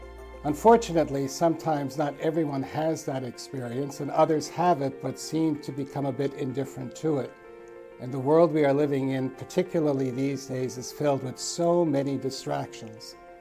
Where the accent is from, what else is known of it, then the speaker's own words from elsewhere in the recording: Manhattan, New York, United States; Now, I grew up in New York, in Manhattan, at the National Shrine of St. Anne on 12th Street between 4th and 3rd Avenue. It was a small parish, a bit poor.